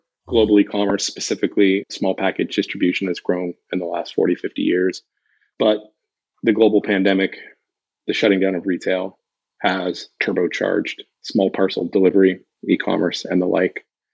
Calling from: California, United States; I'm in Southern Orange County, California.

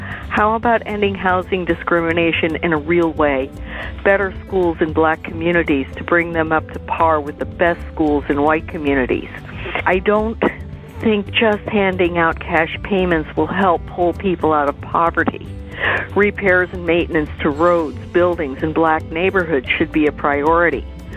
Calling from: Honolulu, Hawaii, United States; I'm calling from Honolulu.

